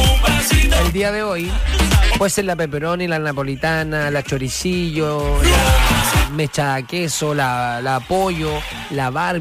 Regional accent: Chile; mira qué orgullo para nosotros como chilenos

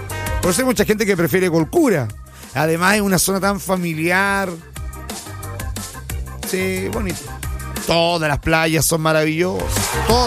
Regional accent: Chile; Somos chilenos.

